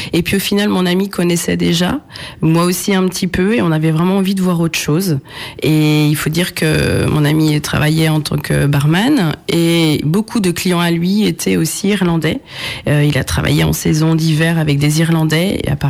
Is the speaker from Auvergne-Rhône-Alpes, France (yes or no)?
no; Challans, Pays de la Loire, France; j'ai grandi à Challans et je suis contente.